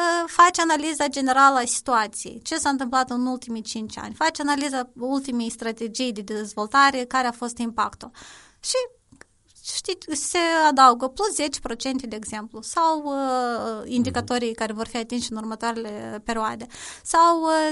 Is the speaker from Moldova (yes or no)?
yes; Moldova; noi ca și moldoveni gândim în termeni foarte mici. La noi până și lingura este linguriță